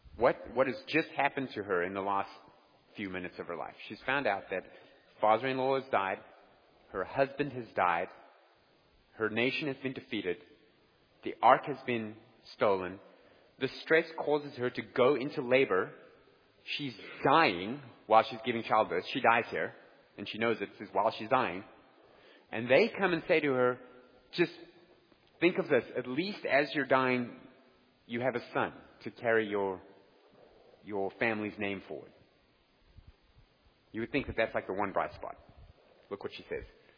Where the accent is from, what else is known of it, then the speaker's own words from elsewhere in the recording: South Africa; accent: South African; that is populated by South African Jews. So it's really interesting. You go there, they all speak with my accent